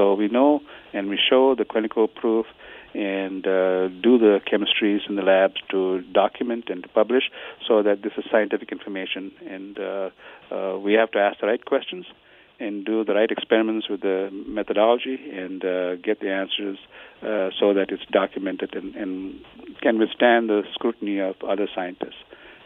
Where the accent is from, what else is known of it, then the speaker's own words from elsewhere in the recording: Butterworth, Penang, Malaysia; I grew up on Quaker oats, when I was a kid in Butterworth, West Malaysia.